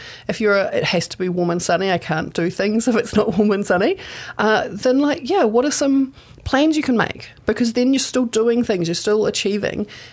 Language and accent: English; Rotorua, Bay of Plenty, New Zealand; moved away as an adult; now in Hamilton, New Zealand; Because I grew up in Rotorua, right? But I moved to Hamilton, to Kirikiriro, when I was 18 to go to university. And I'm about to turn 50, and I'm still here, and I'm, like, Hamilton is home.